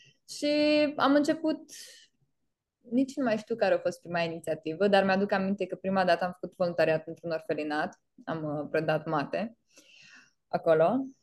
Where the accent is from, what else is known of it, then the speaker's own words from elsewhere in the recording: Iași, Iași County, Romania; moved away as an adult; now in London, United Kingdom; Eu am plecat de la Iași, am studiat management la Iași și am plecat cu două Erasmusuri în Spania și Franța.